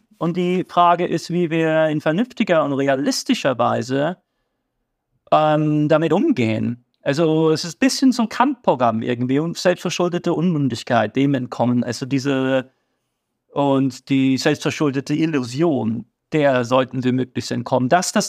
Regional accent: West Germany, Germany; Ich bin damit in Westdeutschland aufgewachsen.

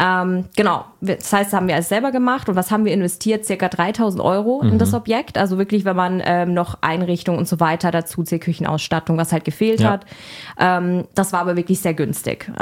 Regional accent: Offenburg, Baden-Württemberg, Germany; ich komme selber aus Offenburg, also ein bisschen Schwarzwaldregion

